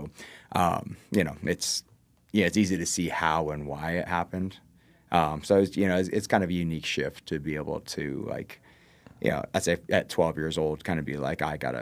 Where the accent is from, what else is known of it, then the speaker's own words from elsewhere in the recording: Louisville, Kentucky, United States; I'm from Louisville originally.